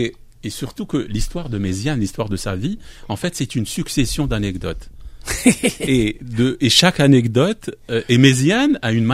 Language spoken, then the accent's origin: French; Algeria; moi, je suis algérien, moi j'ai grandi en Algérie, mais je n'étais jamais allé dans un village en Kabylie